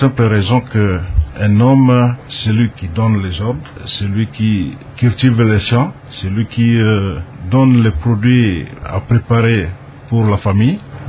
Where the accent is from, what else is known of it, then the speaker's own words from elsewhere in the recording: Guané, Bas-Uélé, DR Congo; J'ai grandi à Guané, j'ai fait mes études primaires à Guané, études secondaires à Kisangani et l'université à Kinshasa, à l'Institut Pédagogique National.